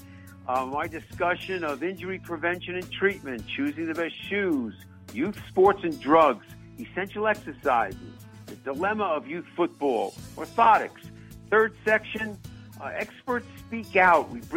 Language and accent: English; Massapequa, New York, United States; I'm Massapequa.